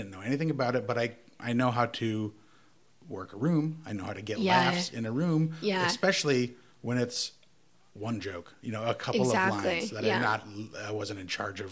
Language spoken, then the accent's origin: English; Wisconsin, United States; accent: Wisconsin; But I came in with just my big Wisconsin accent and attitude.